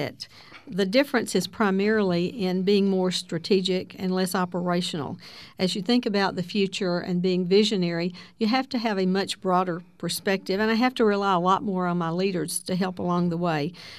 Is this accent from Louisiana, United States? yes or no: yes; Farmerville, Louisiana, United States; Well, I grew up in Farmerville, Louisiana. It's a small town in northern Louisiana.